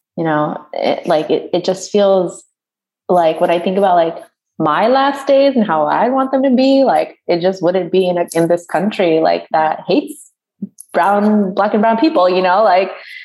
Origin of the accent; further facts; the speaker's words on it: California, United States; I'm born and raised in California, and so I think part of me going there too on a more like spiritual level is to also build a relationship with my homeland.